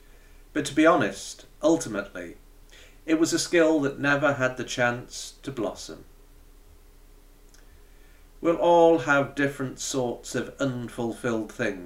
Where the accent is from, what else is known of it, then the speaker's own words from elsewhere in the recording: North West England, United Kingdom; Growing up in South Cheshire, not far from Crewe, I was going to be a train driver